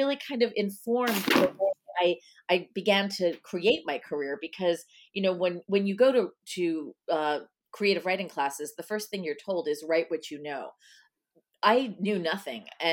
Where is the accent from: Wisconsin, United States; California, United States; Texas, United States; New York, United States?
New York, United States; Nesconset; Yeah, on the North Shore, about halfway out near, it was a small town called Nesconset, very near where the ferry came in Port Jeff.